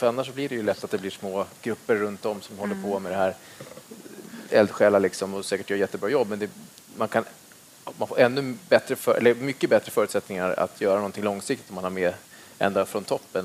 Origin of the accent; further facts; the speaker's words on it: Uppsala, Uppsala County, Sweden; om man tittar nu i den kommun där jag kommer från, Uppsala, där känns det som att rektorerna, de är någonstans långt bort.